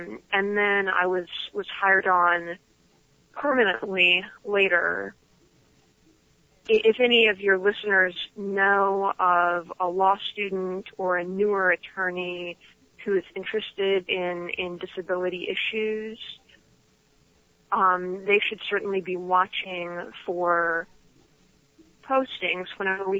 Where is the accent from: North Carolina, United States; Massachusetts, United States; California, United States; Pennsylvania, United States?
North Carolina, United States; I grew up here in North Carolina and have roots in both the eastern and western parts of the state.